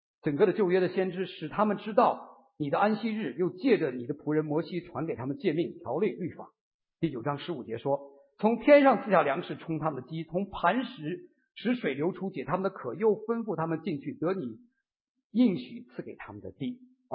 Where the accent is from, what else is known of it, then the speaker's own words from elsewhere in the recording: Loess Plateau, China; 我在黄土高原挣扎长大，所以在兰州往西走一点就到整个大陆最大的戈壁滩和沙漠